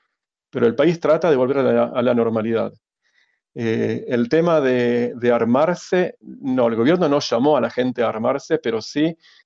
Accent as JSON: {"language": "Spanish", "country": "Israel", "said": "no somos nosotros los israelíes que somos terroristas"}